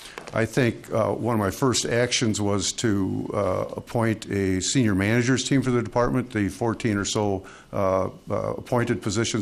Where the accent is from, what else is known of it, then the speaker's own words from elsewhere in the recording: Mankato, Minnesota, United States; So for starters, I'm a lifelong Minnesotan. I was born in Mankato. I've lived in Minnesota my whole life.